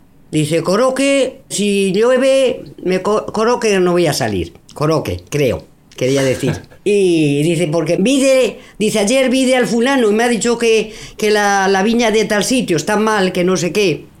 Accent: Pedro Muñoz, Castilla-La Mancha, Spain; Yo soy de Pedro Muñoz, provincia de Ciudad Real.

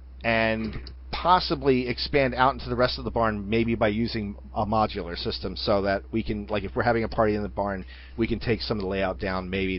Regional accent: Westville, New Jersey, United States; now in Glassboro, United States; Westville was my hometown, but it's not anymore. Now Glassboro is more my hometown

